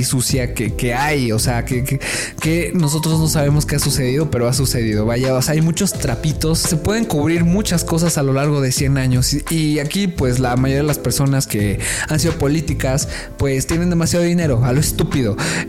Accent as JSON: {"language": "Spanish", "region": "State of Mexico", "country": "Mexico", "said": "Y a ver, yo soy del Estado de México, entre millones de personas."}